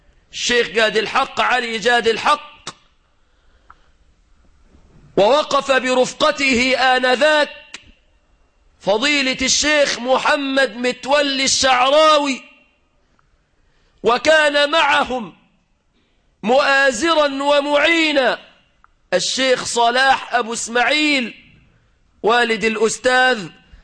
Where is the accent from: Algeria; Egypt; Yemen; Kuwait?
Egypt; بلدنا مصر